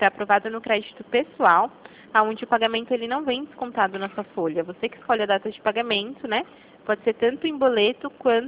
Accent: Jundiaí, São Paulo, Brazil; Eu sou aqui de Jundiaí

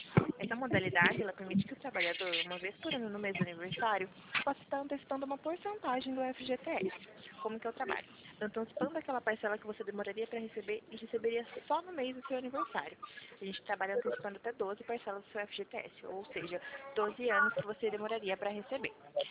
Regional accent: Cordeirópolis, São Paulo, Brazil; A gente é do interior de São Paulo, aqui da cidade de Corderópolis.

